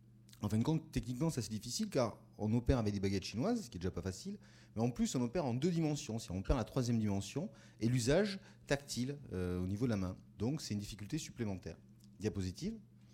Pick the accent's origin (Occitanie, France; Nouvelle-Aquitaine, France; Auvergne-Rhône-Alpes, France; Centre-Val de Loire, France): Occitanie, France; Toulouse; donc moi je viens de Toulouse